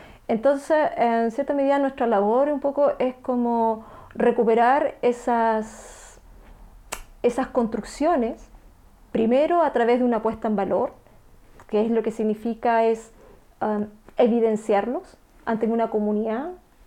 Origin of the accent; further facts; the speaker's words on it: Osorno, Los Lagos, Chile; now in Valdivia, Chile; yo soy de Osorno, estudié en Osorno y después cuando terminé mi pregrado, se podría decir, me vine a Valdivia y terminé mi carrera acá, y me quedé trabajando en la universidad. Entonces, la mitad de mi vida la he vivido en Osorno y la otra mitad en Valdivia. Soy sureña.